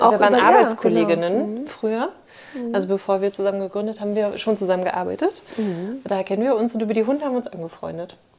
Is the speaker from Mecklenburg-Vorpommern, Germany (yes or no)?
yes; Rostock, Mecklenburg-Vorpommern, Germany; now in Erlangen, Germany; Ich komme ursprünglich aus Rostock, ich bin ein bisschen rumgekommen durch meinen Partner und genau, bin jetzt in Erlangen.